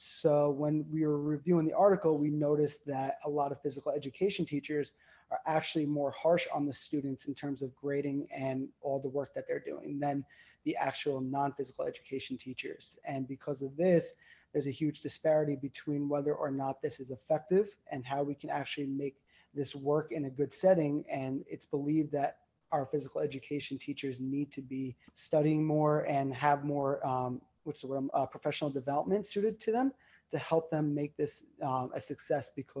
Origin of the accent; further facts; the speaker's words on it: Long Island, New York, United States; I'm from Long Island, New York.